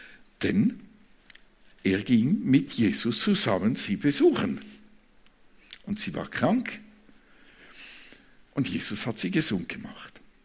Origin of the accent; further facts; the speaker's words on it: Switzerland; Oder als Schweizer, nein, als Schweizer muss ich sagen, oder?